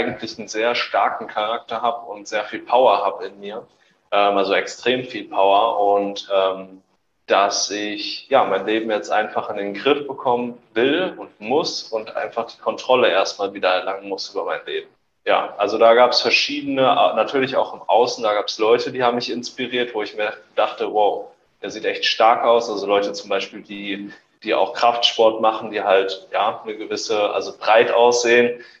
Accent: Wetzlar, Hesse, Germany; moved away; ich komme gebürtig aus Wetzlar, das ist eine kleinere Stadt in Hessen, in der Nähe von Gießen. Die Ecke sind wir nach Velbert gezogen

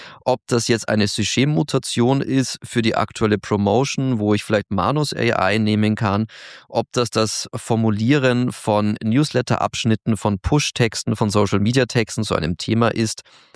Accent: Augsburg, Bavaria, Germany; als Augsburger muss ich diesen Namen noch unterbringen

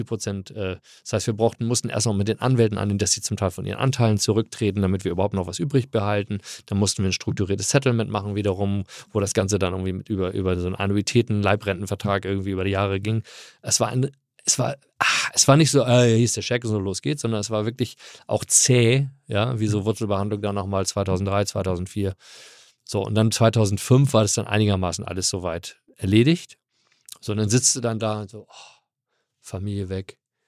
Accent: Hamburg, Germany; also born or lived in California, United States; also ich bin ja hier aufgewachsen in Hamburg

